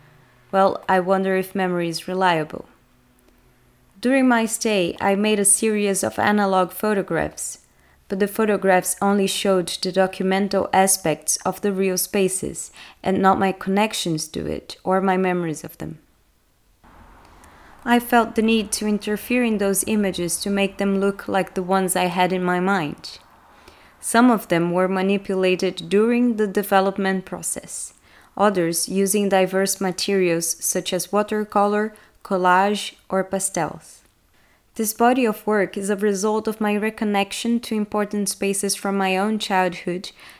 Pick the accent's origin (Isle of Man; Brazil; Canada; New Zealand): Brazil; also born or lived in Netherlands; After a few years living in the Netherlands, I went back to my home country, Brazil.